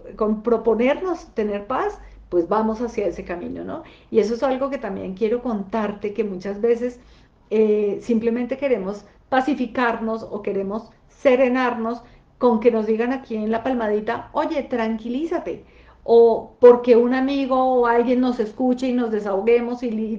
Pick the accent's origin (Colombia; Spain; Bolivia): Colombia; Bogotá, Bogotá D.C.; yo también soy de Bogotá. Y aquí estoy en Bogotá precisamente.